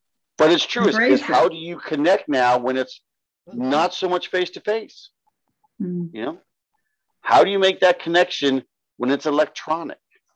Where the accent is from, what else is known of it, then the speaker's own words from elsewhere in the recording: San Diego, California, United States; California? Oh, I'm from San Diego originally.